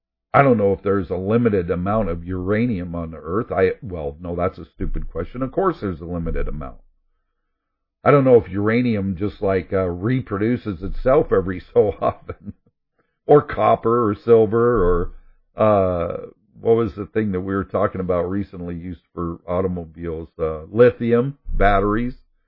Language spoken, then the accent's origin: English; Oregon, United States; born there; also born or lived in California; because that's when our family moved from California to Oregon. I was born in Oregon, of course.